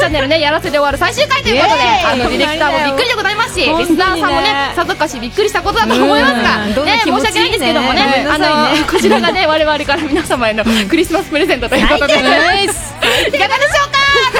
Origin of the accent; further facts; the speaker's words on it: Hokkaido, Japan; 本当にね、道民として、ね、誇りに思いますよ。